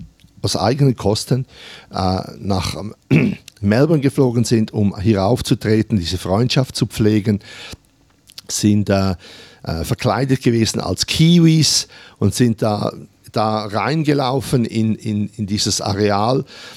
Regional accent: Graubünden, Switzerland; ich bin aus dem Kanton Graubünden, und wir sprechen 3 der 4 Landessprachen in der Schweiz, sind im Kanton Graubünden repräsentiert, und wir sind so eine kleine Schweiz in der Schweiz.

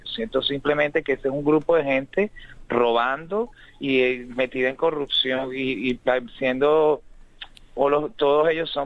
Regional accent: Venezuela

